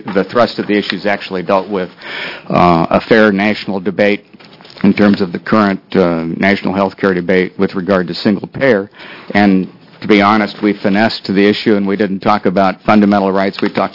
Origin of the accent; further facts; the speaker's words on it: Oregon, United States; I'm from the Silcoos Lake area in Lane County. We have a volunteer fire department there.